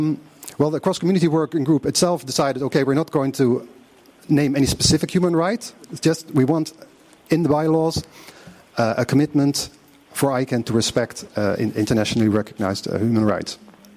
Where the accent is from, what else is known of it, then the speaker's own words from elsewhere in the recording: Netherlands; I'm from the Netherlands, an at-large advisory committee member.